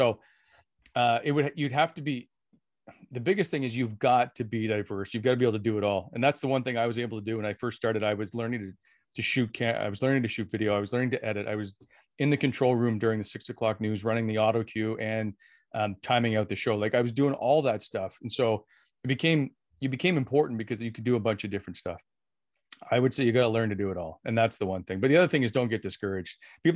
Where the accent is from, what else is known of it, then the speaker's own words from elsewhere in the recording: Fredericton, New Brunswick, Canada; I grew up in Fredericton, by the way. So Halifax wasn't that far.